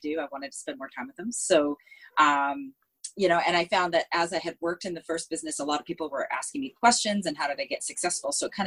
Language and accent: English; Canada; now in Singapore; Well, at this very moment, I'm in Singapore. I'm a Canadian that's living in Singapore. I've been here about 13 years